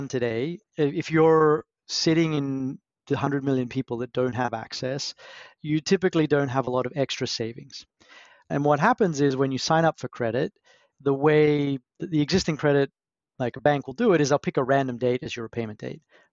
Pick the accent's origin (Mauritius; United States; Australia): Australia; Brisbane, Queensland; now in London, United Kingdom; But originally I'm from Australia. So grew up in Brisbane. And then my grandparents have a cattle property, a cattle ranch in American parlance in central Queensland.